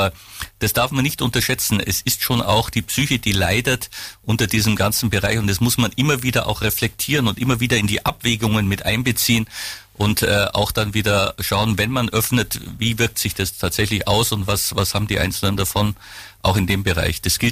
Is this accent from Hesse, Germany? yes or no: no; Bavaria, Germany; Ich komme selber aus dem Allgäu, war lange im Tourismusverband unterwegs